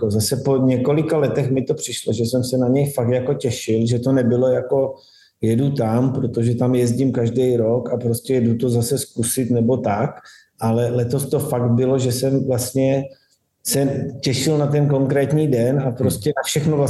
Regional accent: Bohemia, Czechia; že prostě jsem z Čech

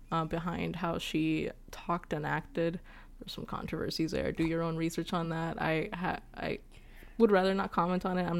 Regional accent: Texas, United States; So I got called out for sounding really Californian, and I'm like, okay, I'm a Texan, first of all.

